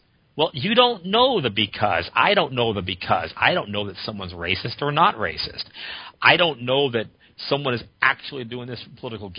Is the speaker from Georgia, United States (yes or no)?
no; New York, United States; Look, I was born and raised in New York, and I remember when Rodney King happened.